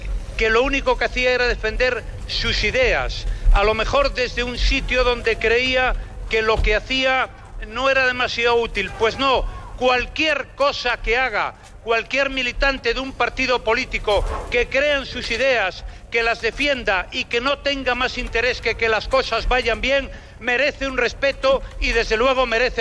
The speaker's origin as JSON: {"language": "Spanish", "country": "Spain", "said": "Pues sí, nosotros, este partido somos españoles y a mucha honra y con mucho orgullo"}